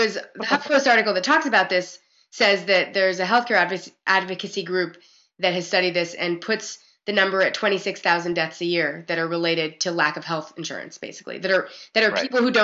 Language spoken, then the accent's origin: English; New York City, New York, United States; I grew up in New York City. Everyone lived in apartments.